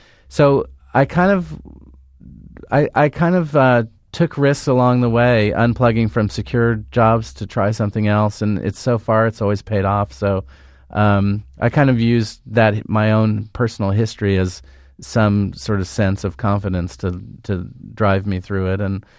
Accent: San Antonio, Texas, United States; I grew up in San Antonio as a kid when the Spurs came into existence. And I have a lot of history with being an obnoxious kid in San Antonio

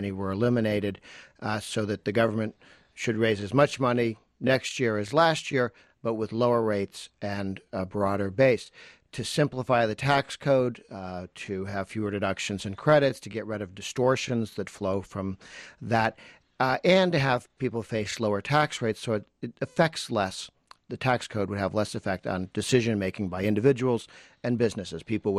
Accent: Massachusetts, United States; I grew up in Massachusetts

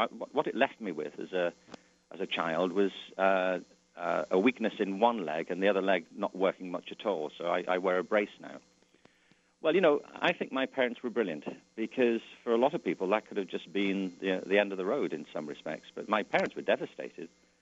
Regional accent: Liverpool, North West England, United Kingdom; born there; I was born in 1950 in Liverpool, in England. I'm one of seven children.

